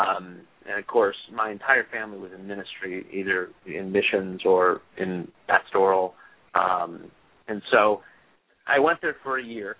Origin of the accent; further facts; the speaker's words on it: Kansas, United States; now in Los Angeles, United States; And of course, growing up in Kansas on the farm, that never was at all cultivated at all.